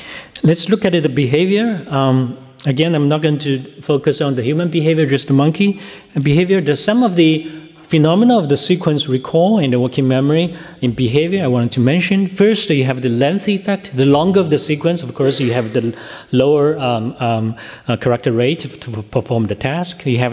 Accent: Shanghai, China; welcome to Shanghai, I'm from Shanghai.

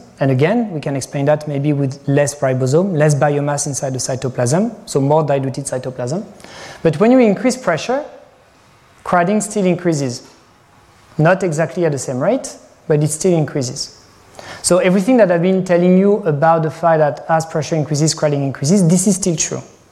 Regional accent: Normandy, France; The answer is, I'm from Normandy.

